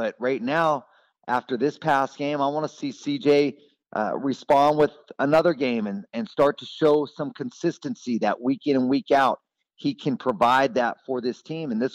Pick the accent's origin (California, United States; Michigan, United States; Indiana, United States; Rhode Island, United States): California, United States; Gilroy; now in San Diego, United States; You know, growing up in Gilroy and really having all of my family there in the Bay Area, we always had big Thanksgivings together with family and cousins